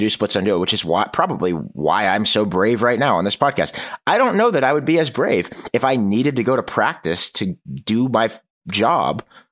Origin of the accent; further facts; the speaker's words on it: Norman, Oklahoma, United States; now in Los Angeles, United States; Norman, Oklahoma. This isn't probably very interesting. I actually recently moved out to Los Angeles. I'm podcasting from Southern California now.